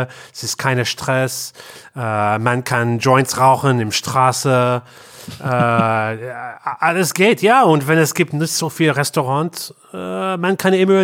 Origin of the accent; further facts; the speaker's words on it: Canada; German is a second language; wir kommen aus Kanada